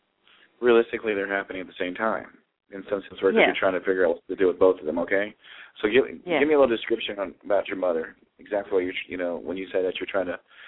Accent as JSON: {"language": "English", "region": "Ohio", "country": "United States", "lives_now": "Colorado, United States", "said": "I'm actually from Ohio. I'm living in Colorado now, but I used to live in Ohio."}